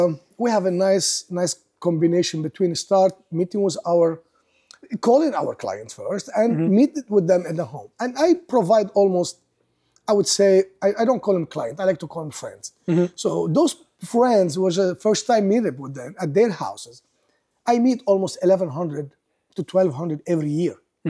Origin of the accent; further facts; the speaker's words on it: Lebanon; English is a second language; moved away as an adult; now in United States; So because I'm coming from Lebanon, I'm an architect. I'm gonna be architect in America.